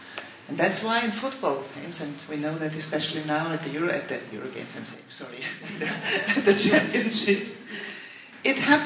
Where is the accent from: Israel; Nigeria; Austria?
Austria; Vienna; now in Brussels, Belgium; I'm from Vienna, from Austria, sorry, I should have said that before